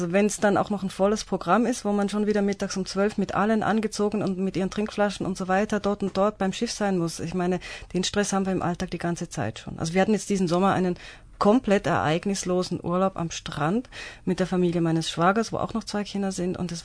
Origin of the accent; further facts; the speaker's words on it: Switzerland; now in Berlin, Germany; dass ich komme aus der Schweiz und mein Mann auch. Und wir sind jetzt in Berlin.